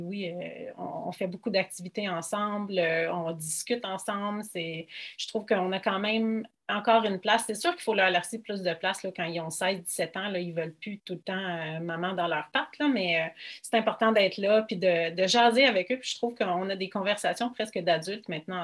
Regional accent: Longueuil, Quebec, Canada; also born or lived in Brossard; Je suis une petite fille de Longueuil, j'ai grandi à Longueuil, j'ai vécu presque toute ma vie à Longueuil, sauf que quelques années à Brossard, là, j'ai eu une petite rechute, puis après ça, je suis revenue à Longueuil.

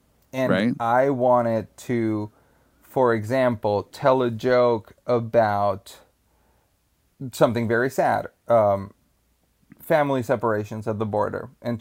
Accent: Colombia; English is a second language; moved away as an adult; now in United States; I am an immigrant. You know, I come from Colombia. Okay. I moved to the States 5 years ago, and I have an artist visa.

